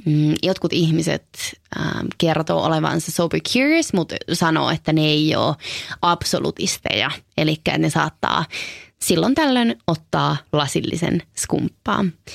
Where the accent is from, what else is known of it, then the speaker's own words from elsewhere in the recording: Helsinki, Uusimaa, Finland; born there; No mä synnyin vuonna 1994 Helsingissä perheeseen, jossa oli isoveli, pari vuotta vanhempi, ja äiti ja isä.